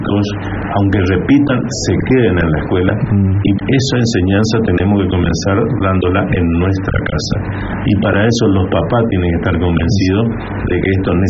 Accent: Goya, Corrientes, Argentina; Goyano. Soy de Goya, mi mamá era maestra y mi papá maestro.

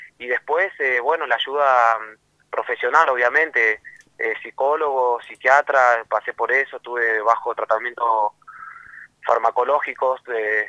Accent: Río Turbio, Santa Cruz, Argentina; porque es mi tierra. Yo soy nacido y criado en Río Turbio

